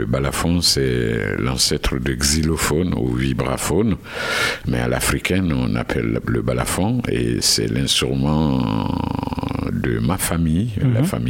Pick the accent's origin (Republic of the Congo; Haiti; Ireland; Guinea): Guinea; now in France; un Guinéen qui est issu de la famille musicienne … Et je vis en France, ça fait 26 ans maintenant